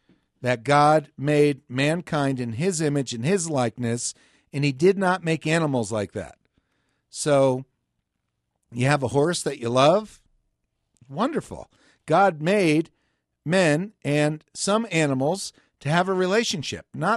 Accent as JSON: {"language": "English", "region": "New Jersey", "country": "United States", "tie": "born or raised there", "said": "I grew up in New Jersey. What do we know? It's the Garden State."}